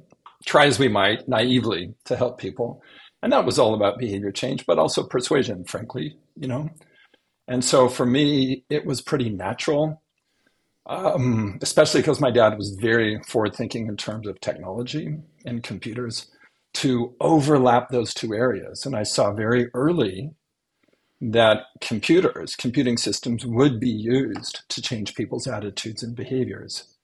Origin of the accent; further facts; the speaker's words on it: California, United States; So I grew up in Central California in a large, very devout Mormon family.